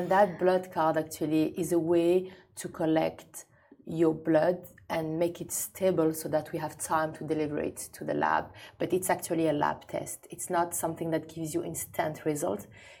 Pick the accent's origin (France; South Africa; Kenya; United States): France; I'm originally from Algeria.